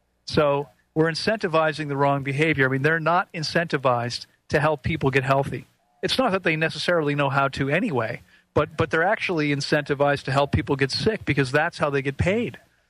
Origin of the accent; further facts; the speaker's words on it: United States; Now, growing up in the United States, I can tell you